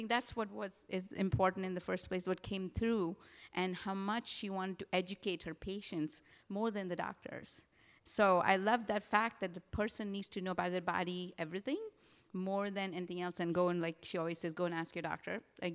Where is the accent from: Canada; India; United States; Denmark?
India; I had heard of Ayurveda because I'm from India